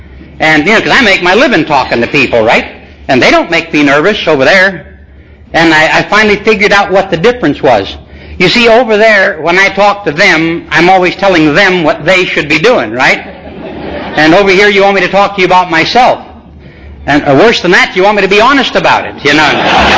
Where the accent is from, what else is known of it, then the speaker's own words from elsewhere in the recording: Los Angeles, California, United States; But I grew up in Watts.